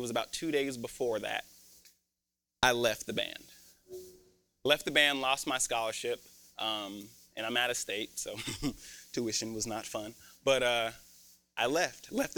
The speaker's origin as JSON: {"language": "English", "town": "Colorado Springs", "region": "Colorado", "country": "United States", "said": "Now, I told you guys earlier, I'm from Colorado, Colorado Springs, Colorado. So when I came here, everyone asked me, oh, I didn't know there was black people in Colorado."}